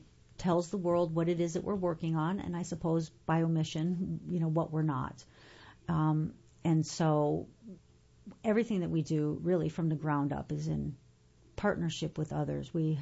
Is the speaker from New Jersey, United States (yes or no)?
no; California, United States; He is a blind attorney from California, so we're both attorneys from California.